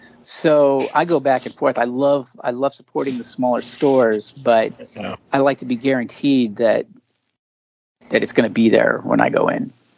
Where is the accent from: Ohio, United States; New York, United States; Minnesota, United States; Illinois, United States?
Ohio, United States; I'm from Ohio, about 60 miles south of Cleveland, but my sister ended up moving to Cleveland.